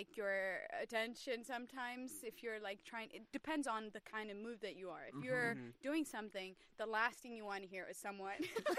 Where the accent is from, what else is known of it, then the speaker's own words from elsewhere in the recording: Eritrea; I'm originally from Eritrea